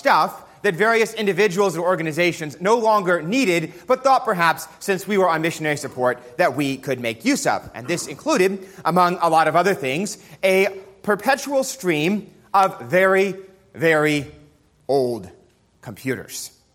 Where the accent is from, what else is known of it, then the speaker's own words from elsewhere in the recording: New York City, New York, United States; As most of you know, I grew up in New York City.